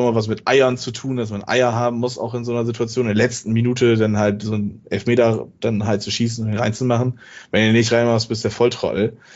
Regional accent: Bremen, Germany; den ich als Bremer ganz ehrlich sagen muss

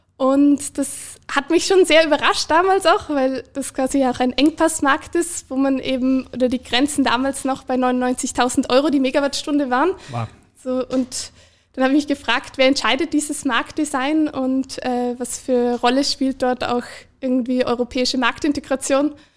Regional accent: Vorarlberg, Austria; Genau, also ich komme ja auch ursprünglich aus Vorarlberg

